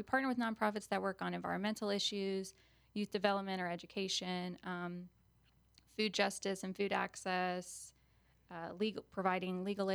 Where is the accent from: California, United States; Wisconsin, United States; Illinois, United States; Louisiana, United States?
Louisiana, United States; Baton Rouge; So I just learned so much about my hometown that I hadn't known about, got connected with a lot of organizations that I'm still working closely with, including Together Baton Rouge and Dialogue on Race.